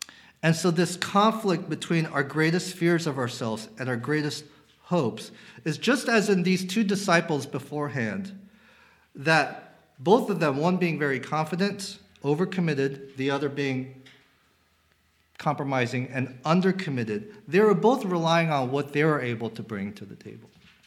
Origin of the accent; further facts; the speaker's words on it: West Coast, United States; I have slept through an earthquake growing up in the West Coast.